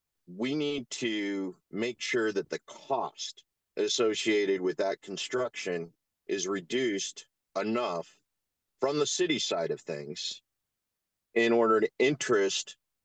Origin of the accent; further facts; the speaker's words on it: Boise, Idaho, United States; I grew up here in Boise. I grew up here in the Treasure Valley.